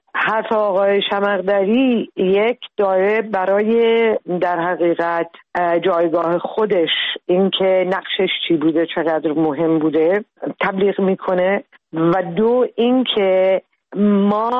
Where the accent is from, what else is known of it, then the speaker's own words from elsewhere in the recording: Iran; moved away as an adult; باید برای مدت از ایران بیرون می آمدیم